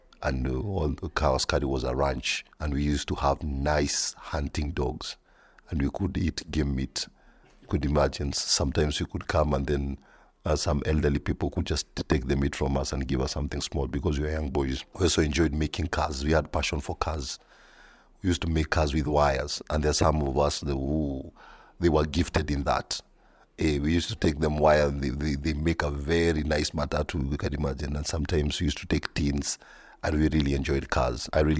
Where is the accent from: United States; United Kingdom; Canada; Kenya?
Kenya; Nairobi; I was born and raised in Kahawa Barracks, actually. Then we lived in Kahawa in Dani. My father was a soldier back then.